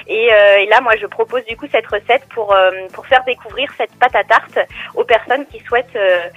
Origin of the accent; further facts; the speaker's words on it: Normandy, France; Oui, tout à fait. Je suis de Normandie.